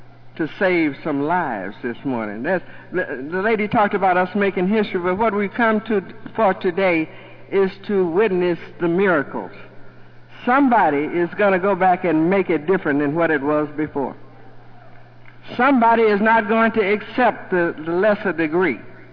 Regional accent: Louisiana, United States; born there; I told you I was born in Louisiana, and I discovered some things in Louisiana that was not right.

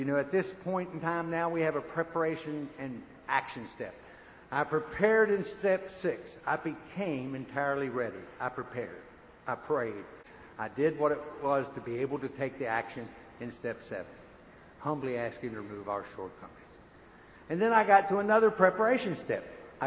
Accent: West Virginia, United States; when I was 18 years old, I was walking down the streets of my hometown, and we had speakeasies in. West Virginia was a dry state.

